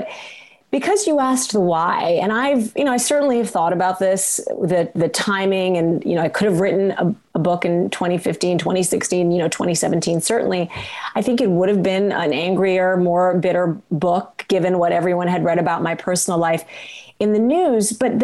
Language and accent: English; Kalamazoo, Michigan, United States; born there; I was born in Kalamazoo, Michigan. That's a long story, but they did end up in Kalamazoo. They were both academics. And we ended up in Kalamazoo, Michigan.